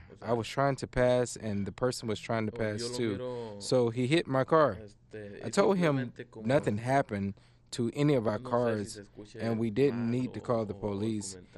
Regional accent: Mexico; moved away as an adult; And the situation in Mexico, especially in my hometown, was very difficult with unemployment. And we decided to come here to give them a better life.

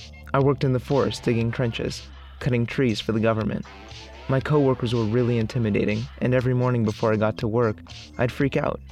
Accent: San Jose, California, United States; I'm from San Jose.

